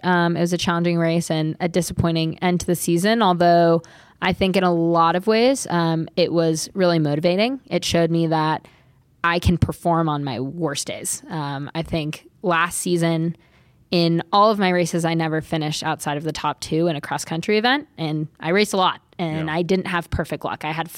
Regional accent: Kentfield, California, United States; I grew up in Kentfield, California, at the base of Mount Tam, where mountain biking was invented.

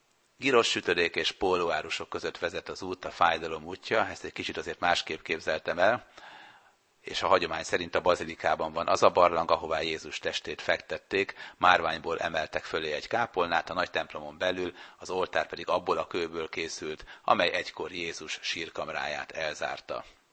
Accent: Hungary; akár kivel beszélgettem Izraelben, attól függetlenül, hogy milyen területen, amikor mondtam, hogy magyar vagyok, akkor minden további nélkül kedvesen segítettek

